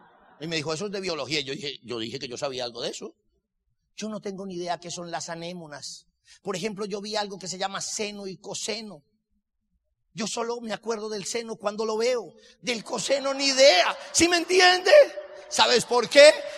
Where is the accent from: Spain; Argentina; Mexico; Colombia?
Colombia; Pensilvania, Caldas; now in Bogotá, Colombia; Yo salgo de mi pueblo y me voy a Bogotá.